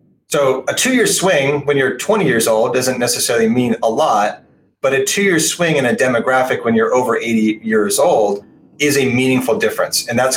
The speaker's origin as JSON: {"language": "English", "town": "Portland", "region": "Oregon", "country": "United States", "tie": "born or raised there", "said": "my hometown of Portland, Oregon"}